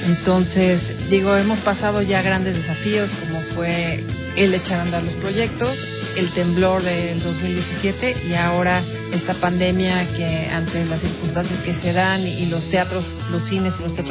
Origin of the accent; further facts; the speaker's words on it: Tepoztlán, Morelos, Mexico; las personas que somos más sencillas de Tepoztlán